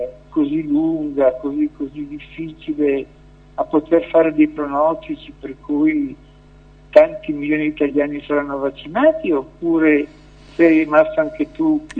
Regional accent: Milan, Lombardy, Italy; io da milanese

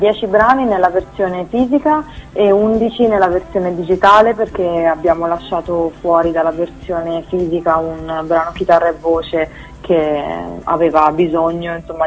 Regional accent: Tuscany, Italy; io sono una cantautrice, sono toscana

